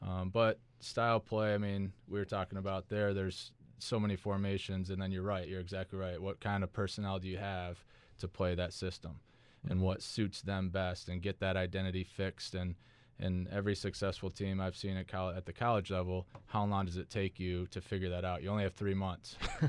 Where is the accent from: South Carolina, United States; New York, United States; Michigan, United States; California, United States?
Michigan, United States; Well, I'm from Michigan originally, so my parents still live in northern Michigan.